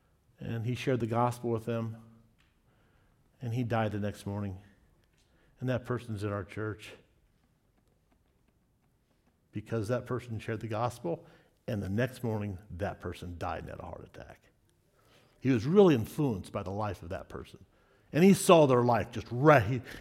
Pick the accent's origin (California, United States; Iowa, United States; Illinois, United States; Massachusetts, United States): Iowa, United States; Davenport; born there; I was born in Davenport, Iowa in 1968, right? That's me.